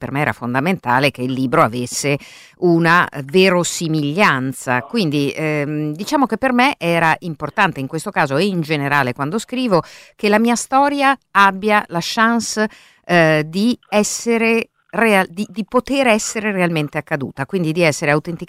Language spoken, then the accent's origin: Italian; Germany; Non credo che gli ultimi sviluppi politici anche nel mio paese, la Germania, non siano positivi